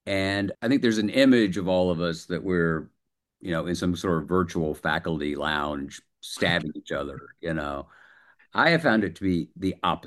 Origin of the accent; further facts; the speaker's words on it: the South, United States; And my native region, I'm a Southerner